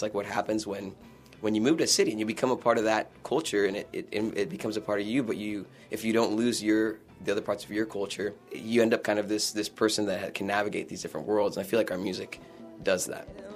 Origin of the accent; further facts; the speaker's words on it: Panama; now in Kansas City, United States; especially we're from Panama, there's not a lot of Panamanian people in Kansas City